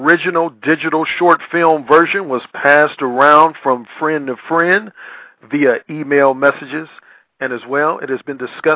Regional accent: Indiana, United States; And two natives from my home state, Indiana, went number one and number four in the draft.

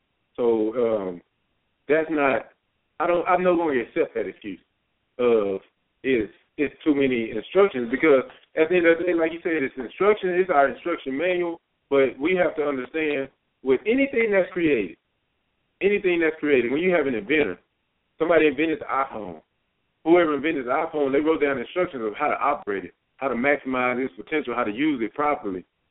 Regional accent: Longview, Texas, United States; And back in my hometown in Longview, Texas, you know, that's something that's really prevalent right now.

